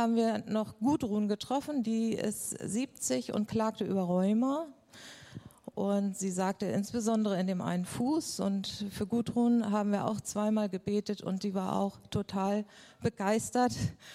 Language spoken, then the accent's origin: German; Hamburg, Germany; Außerdem bin ich Hamburgerin. Und Hamburger sind eher so ein bisschen distanziert und reserviert.